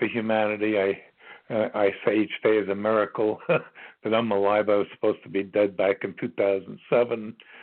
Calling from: Virginia, United States; I'm calling you from Virginia.

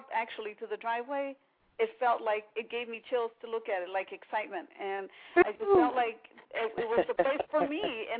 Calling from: Chicago, Illinois, United States; from Chicago.

